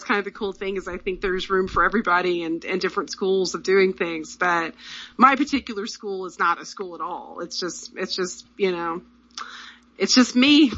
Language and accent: English; the South, United States; I'm from the South and Kat is from the South.